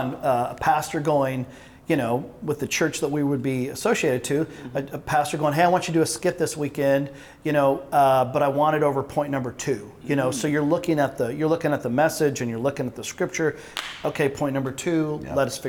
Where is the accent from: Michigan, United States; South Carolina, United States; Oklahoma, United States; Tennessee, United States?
Oklahoma, United States; now in Dallas, United States; He lives in Oklahoma. I live in Dallas. We grew up in Oklahoma, but yeah, we live about 3 hours away